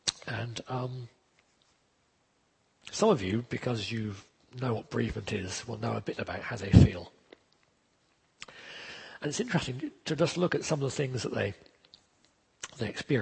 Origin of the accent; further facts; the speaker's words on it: England, United Kingdom; And I know we're English and British and all that, and we don't do that sort of thing.